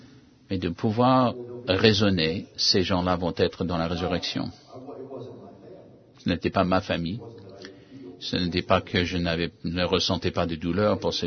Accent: Arkansas, United States; Et moi, j'ai dit non, c'est faux, je suis de l'Arkansas et je vais arriver au mur si je continue à marcher.

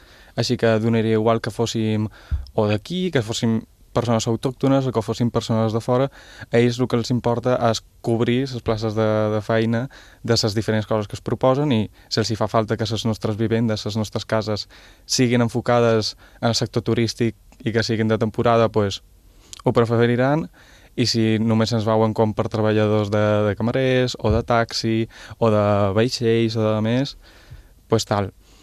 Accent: Ibiza, Balearic Islands, Spain; dic que soc d'Eivissa, i em diu, ets d'una colònia d'Alemanya

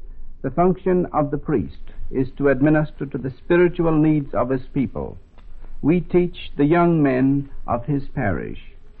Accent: California, United States; also born or lived in Dublin, Ireland; I was born in Ireland, in Dublin. My people came to this country when I was rather young. They went directly west and settled out in California.

